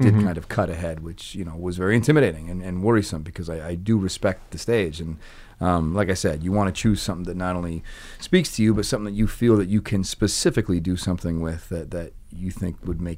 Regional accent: Boston, Massachusetts, United States; You know, I grew up in Boston. I grew up in a very Italian family.

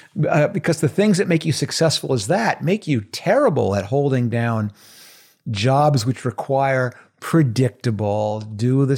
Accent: New York City area, United States; Well, I grew up in outside of New York City. I mean, I grew up in a little place about 40 miles where everyone in the city considered, that's upstate, that's the country.

